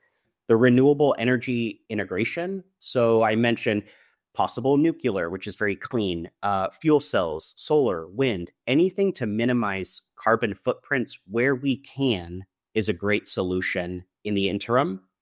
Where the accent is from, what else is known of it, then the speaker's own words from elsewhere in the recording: California, United States; I'm from the Silicon Valley area